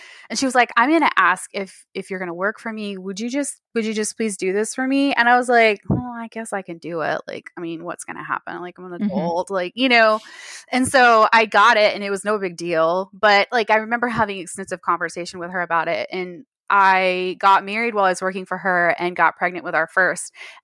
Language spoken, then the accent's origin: English; Texas, United States; I'm in Texas.